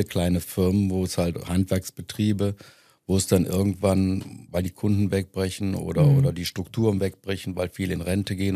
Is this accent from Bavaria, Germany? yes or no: no; Düsseldorf, North Rhine-Westphalia, Germany; Und ich bin ein Düsseldorfer Jung, ja gut.